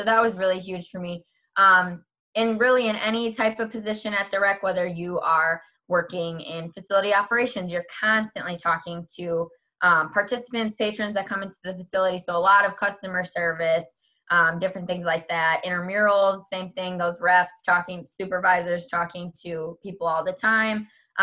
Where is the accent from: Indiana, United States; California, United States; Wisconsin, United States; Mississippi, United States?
Wisconsin, United States; I was born and raised in Wisconsin. A lot of people can still hear my accent and I get a lot of jokes about that.